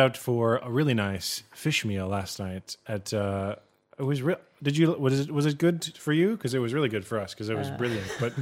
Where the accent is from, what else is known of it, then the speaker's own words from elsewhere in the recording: Azores, Portugal; we are from the Azores Islands the Azores Island of São Miguel